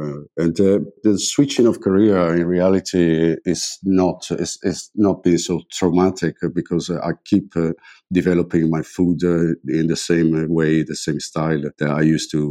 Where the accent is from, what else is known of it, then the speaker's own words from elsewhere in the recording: Verona, Veneto, Italy; moved away as an adult; also born or lived in Florence; now in London, United Kingdom; Well, born and bred in Verona. I started my career as an architect. I studied in Florence, architecture, and then I moved to London in 2000.